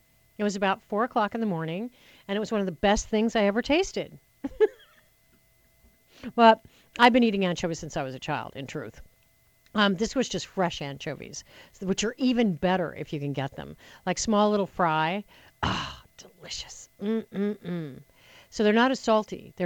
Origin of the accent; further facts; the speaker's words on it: Nunn, Colorado, United States; No, Listen, I grew up in Nunn, Colorado. My sister will attest to you.